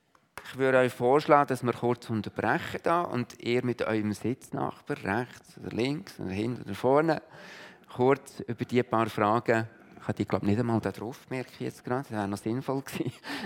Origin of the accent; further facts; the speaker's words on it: Switzerland; Das sind wir Schweizer immer das noch ein bisschen, das ist für uns Schweizer sehr wichtig.